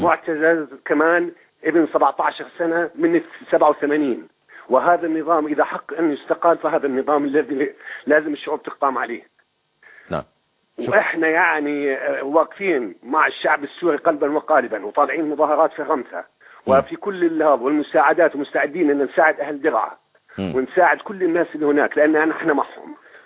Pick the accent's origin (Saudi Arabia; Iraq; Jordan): Jordan; أنا أردني وعمامي سوريين